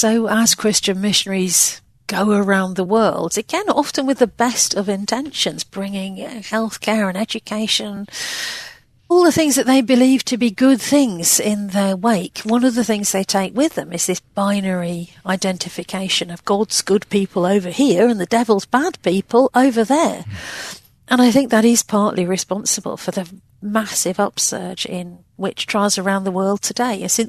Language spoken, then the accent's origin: English; United Kingdom